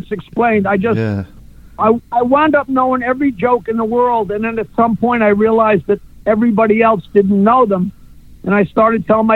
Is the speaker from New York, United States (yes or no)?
yes; East Norwich, New York, United States; now in Bayville, United States; I was born in Mineola Hospital and grew up in a little tiny town called East Norwich in a house that my grandfather had built in 1900.